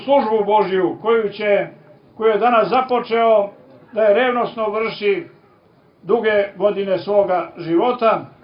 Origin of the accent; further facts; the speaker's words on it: Bosanska Krajina, Bosnia & Herzegovina; a ja sam rodom iz Bosanske Krajine